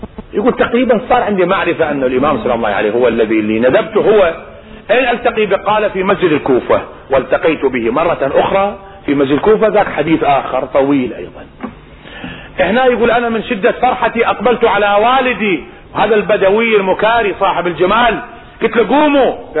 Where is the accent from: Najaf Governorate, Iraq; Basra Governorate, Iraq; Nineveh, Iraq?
Najaf Governorate, Iraq; Najaf; الشاب شبهته بشاب كان عندنا في النجف